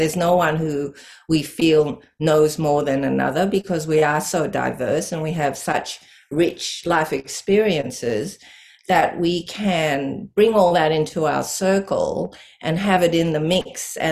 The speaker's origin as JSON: {"language": "English", "country": "Singapore", "tie": "born or raised there", "also_born_or_lived": "Hong Kong", "lives_now": "Australia", "said": "I grew up in Singapore and Hong Kong, but we always had these very strong connections to Australia. Our family moved back and forth. And I went to live in New York for 13 years, and then I came back to Melbourne. So I've been in Melbourne now for nearly 20 years."}